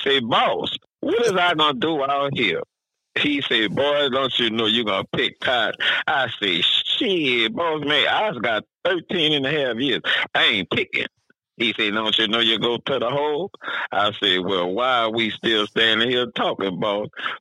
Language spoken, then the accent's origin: English; Louisiana, United States; I never fucking heard of them parts of Louisiana. I'm from Louisiana.